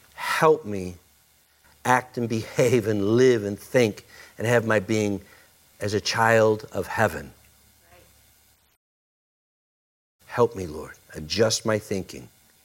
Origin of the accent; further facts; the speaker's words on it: El Paso, Texas, United States; Not the fact I was born in El Paso, Texas. I'm a Texan and an American.